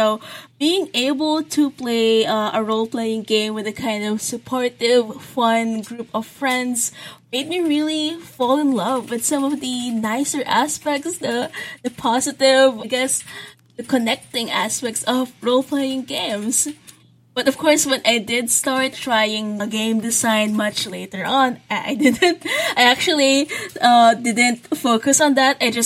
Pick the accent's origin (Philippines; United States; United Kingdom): Philippines; I am a Filipino game and graphic designer.